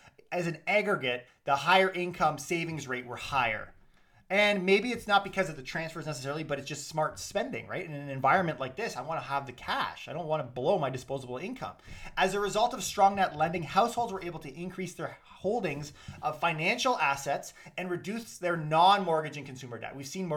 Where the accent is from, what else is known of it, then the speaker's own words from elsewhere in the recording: Canada; So to the consumer, right? So us as a Canadian